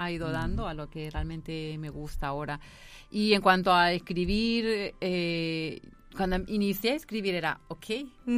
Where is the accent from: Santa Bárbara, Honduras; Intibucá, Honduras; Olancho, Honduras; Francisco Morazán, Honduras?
Francisco Morazán, Honduras; Tegucigalpa; born there; soy hondureña de origen. Nací en la capital, Tegucigalpa.